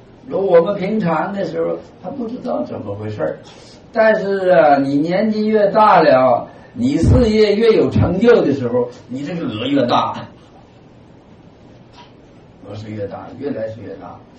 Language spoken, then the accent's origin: Chinese; China; 我们中国人对这个问题有注意吧？